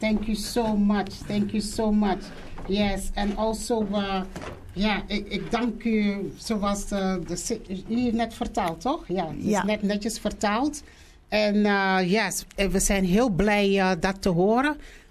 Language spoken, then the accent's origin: English; Suriname; born there; English is a second language; I was born in Suriname.